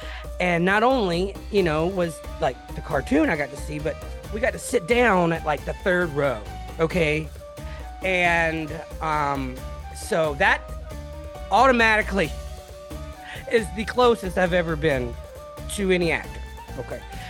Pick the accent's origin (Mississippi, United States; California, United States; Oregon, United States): Mississippi, United States; I kept it because I'm from Mississippi, and we were just so excited.